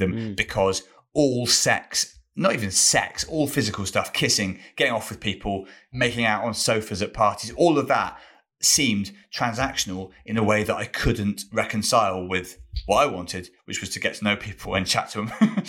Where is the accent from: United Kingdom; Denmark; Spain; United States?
United Kingdom; Wales; And suddenly I've done 4 or 5 years of stand-up as a Welsh.